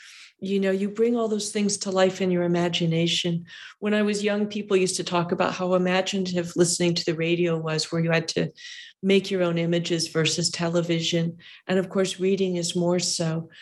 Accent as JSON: {"language": "English", "region": "California", "country": "United States", "said": "Of course, I'm a Californian."}